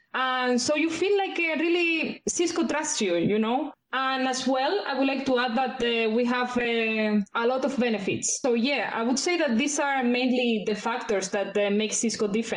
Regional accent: Spain; English is a second language; now in Krakow, Poland; I'm from Spain

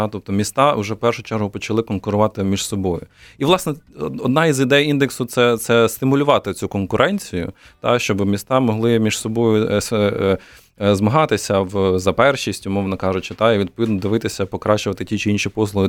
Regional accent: Chernivtsi, Chernivtsi Oblast, Ukraine; я сам з Чернівців, і я можу сказати точно, що в Чернівцях дуже погано насправді з цим

